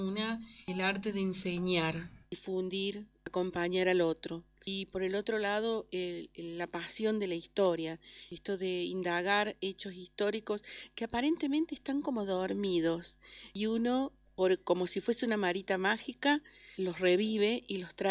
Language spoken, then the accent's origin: Spanish; Cosquín, Córdoba, Argentina; Bueno, yo soy de Cosquín